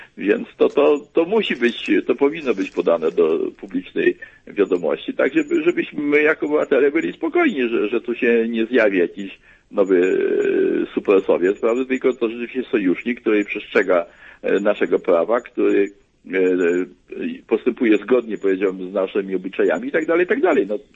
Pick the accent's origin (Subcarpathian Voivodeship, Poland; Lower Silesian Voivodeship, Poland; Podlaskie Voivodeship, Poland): Lower Silesian Voivodeship, Poland; Legnica; Ja się wychowałem w Legnicy, mieszkałem gdzieś w Legnicy, tam były wojska sowieckie